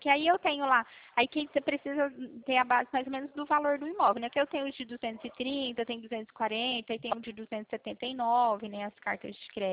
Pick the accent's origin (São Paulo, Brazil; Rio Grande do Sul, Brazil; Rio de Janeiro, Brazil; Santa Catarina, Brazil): São Paulo, Brazil; Pirassununga; Não, eu sou da cidade de Pirassununga